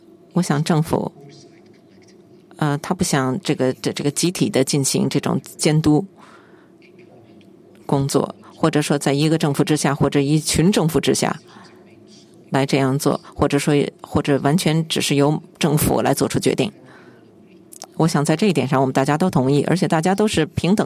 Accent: Beirut, Beirut Governorate, Lebanon; 我是在那个贝鲁特长大的，我们那儿有十八个这个区，

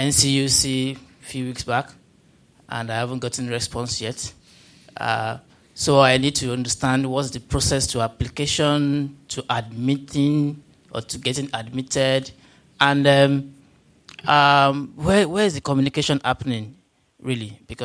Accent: Nigeria; For the transcript record … I'm from Nigeria

